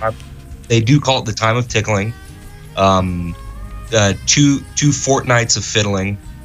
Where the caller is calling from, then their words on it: London, United Kingdom; Yes, very good guess. I am in London, U